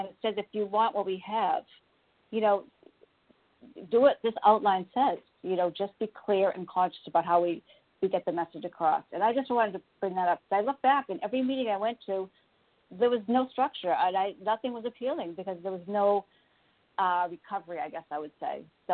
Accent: Massachusetts, United States; I'm from Massachusetts, and I'm a recovered anorexic bulimic.

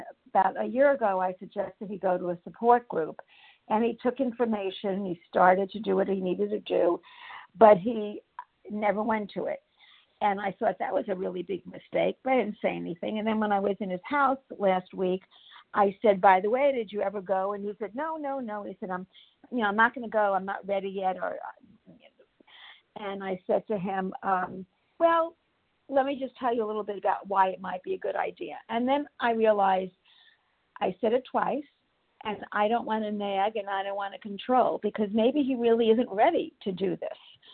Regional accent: Florida, United States; I am from Florida, and I am a recovered compulsive overeater by the grace of God.

